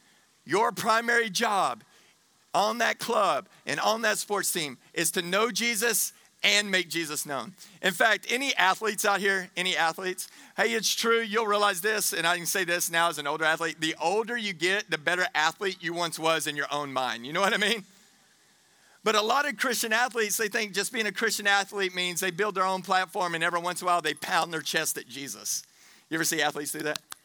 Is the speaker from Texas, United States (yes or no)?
yes; Texas, United States; yes, I have a cousin named Butch because I grew up in Texas.